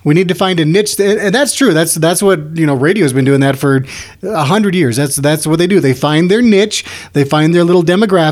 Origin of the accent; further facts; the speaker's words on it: South Dakota, United States; You know, I told you the story when I grew up in South Dakota, how we got our first black family.